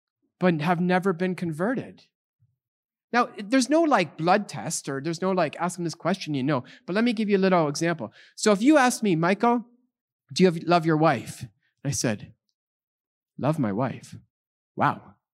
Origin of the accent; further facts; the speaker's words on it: Canada; I speak real fast and I'm Canadian, okay?